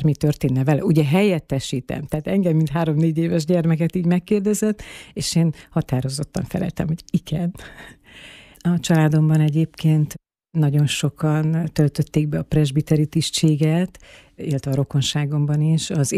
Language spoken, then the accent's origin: Hungarian; Rásonysápberencs, Borsod-Abaúj-Zemplén, Hungary; Rásonysáb Berencsen nőttem föl, csodálatos gyermekkorom volt